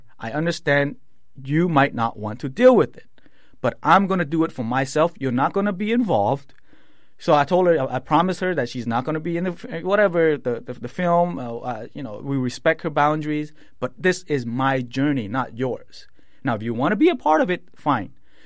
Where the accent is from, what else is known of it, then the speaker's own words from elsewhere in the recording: United States; this is embedded in us that we're Cambodian. Even though we grew up in America, everybody's like have this kind of pride of we're Cambodians, right?